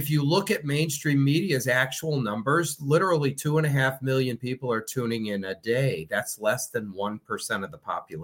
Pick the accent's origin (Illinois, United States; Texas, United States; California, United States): Illinois, United States; Chicago; now in Florida, United States; So, you know, originally I'm from Chicago. I live in Florida now